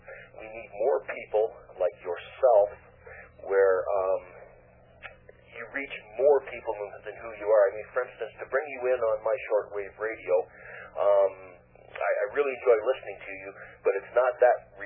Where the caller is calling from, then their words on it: Canada; I'm calling from Canada